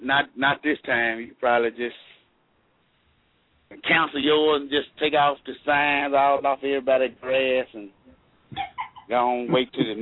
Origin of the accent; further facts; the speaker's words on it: Mississippi, United States; I'm finna calculate because I'm from Mississippi.